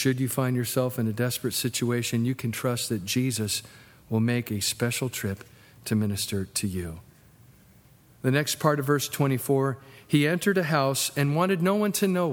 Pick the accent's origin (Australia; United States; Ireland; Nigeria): United States; the South; Well, I was raised in the South. That's how the South did it.